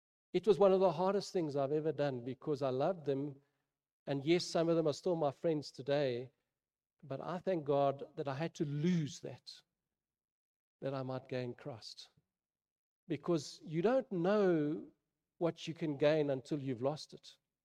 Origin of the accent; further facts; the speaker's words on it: Germiston, Gauteng, South Africa; I grew up in Germiston.